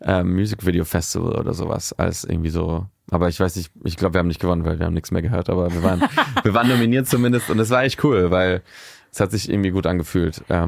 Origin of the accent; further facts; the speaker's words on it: Barcelona, Catalonia, Spain; Das war halt in der Costa Brava, da wo ich auch aufgewachsen bin in Spanien, in Barcelona.